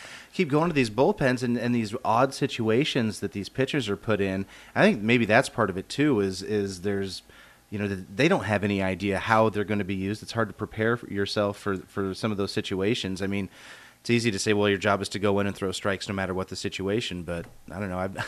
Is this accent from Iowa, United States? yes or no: yes; Iowa, United States; for me growing up in Iowa, it was cheaper, always way cheaper